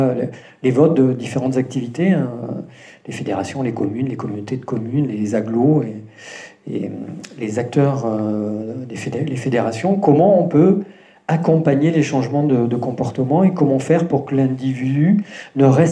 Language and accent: French; Occitanie, France; born there; now in Toulouse, France; Donc je suis corse, mais mon papa a vécu dans l'Aveyron, s'est marié avec ma maman. Et donc je suis né dans l'Aveyron. Après, j'ai fait mes études à Toulouse. Après avoir fait mes études à Toulouse, je suis allé à Bordeaux. Puis je suis revenu à Toulouse.